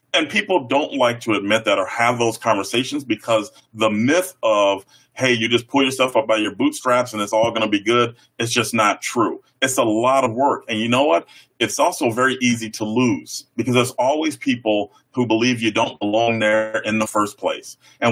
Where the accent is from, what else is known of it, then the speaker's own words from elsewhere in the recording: Chicago, Illinois, United States; now in Iowa, United States; And I grew up on the South Side of Chicago, where schools would even talk about the civil rights movement and slavery. Flash forward, I live in Iowa now.